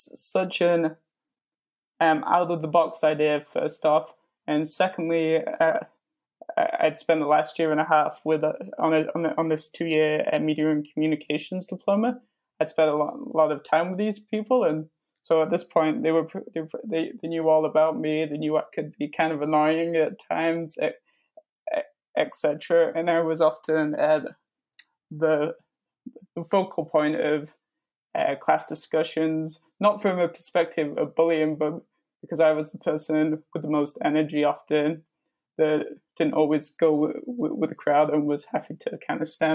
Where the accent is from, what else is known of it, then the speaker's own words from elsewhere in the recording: England, United Kingdom; now in Canada; I'm originally from England. I'm 24 years old, and I've been living in Canada for the last, I think this is year 7 or 8.